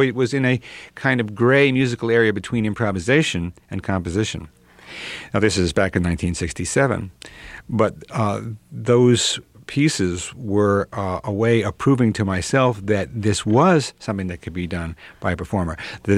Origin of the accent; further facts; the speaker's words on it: United States; And I was raised in America of … tail fins and beer and the McDonald's.